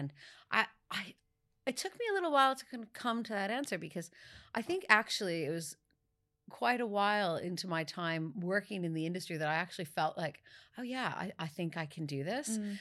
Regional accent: Canada; Ooh, winter. I'm Canadian.

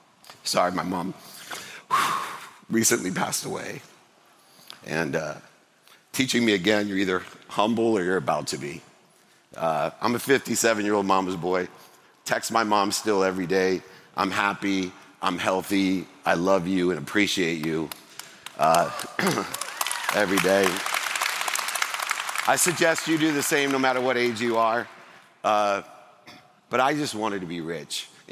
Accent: Akron, Ohio, United States; I was born and raised in Akron, Ohio.

